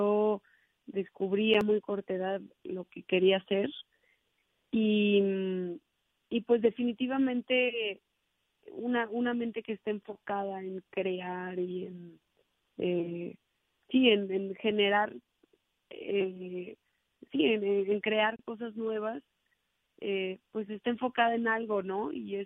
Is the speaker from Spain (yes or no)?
no; Mexico; yo quise ponerle mis raíces, que soy mexicana